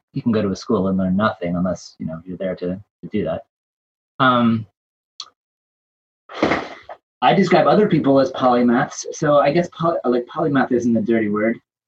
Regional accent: Vermont, United States; I live on the farm, the sheep farm where I grew up in Vermont, in a house that's now about 180 years old, total disaster of a house.

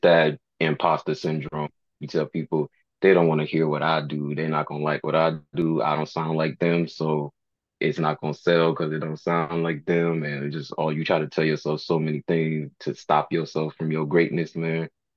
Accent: the South, United States; because I'm from the South, so we gotta rep for the South.

